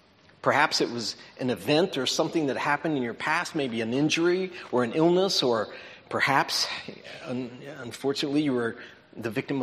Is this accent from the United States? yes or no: yes; Cincinnati, Ohio, United States; Well, I'm from down around Cincinnati, Ohio.